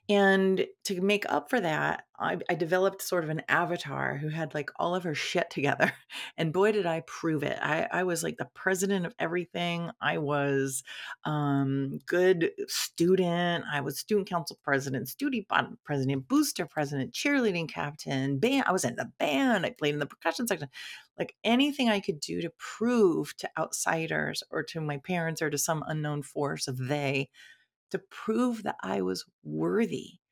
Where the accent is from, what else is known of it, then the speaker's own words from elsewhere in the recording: Ohio, United States; And that was just extra, if you know what I mean, for a young kid growing up in Ohio.